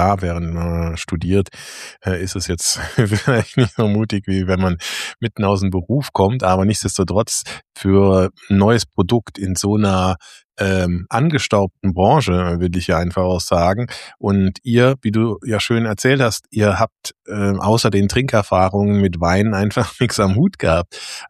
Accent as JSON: {"language": "German", "region": "Saarland", "country": "Germany", "said": "Mixery aus dem Saarland, ja, wo ich herkomme"}